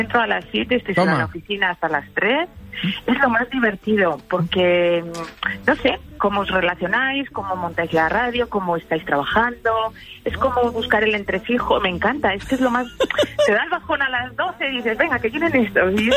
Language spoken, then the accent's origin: Spanish; Córdoba, Andalusia, Spain; also born or lived in Brussels, Belgium; now in Burgos, Spain; Y me he criado en Córdoba.